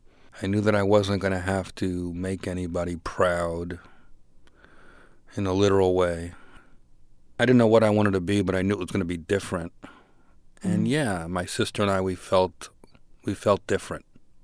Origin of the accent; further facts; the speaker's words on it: Newark, New Jersey, United States; I grew up in New Jersey, in Newark, New Jersey. And I was kind of a scrawny kid. And my dad owned a catering hall.